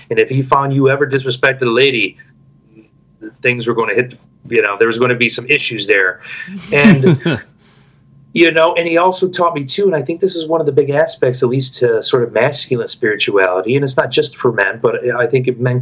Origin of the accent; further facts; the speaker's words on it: Midwest, United States; which as a boy growing up in the Midwest, you know, in farmland